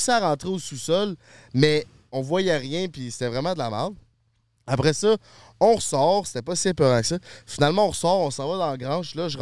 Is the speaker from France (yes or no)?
no; Charny, Quebec, Canada; Je m'en vais là-bas, puis moi, je viens de Charny, fait que tu sais, j'ai des petits skills pour rentrer par infraction.